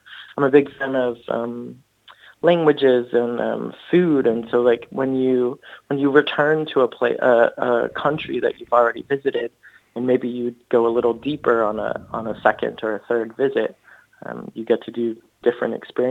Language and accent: English; United States; So like as an American, like sometimes I am a bit more outgoing or friendly or social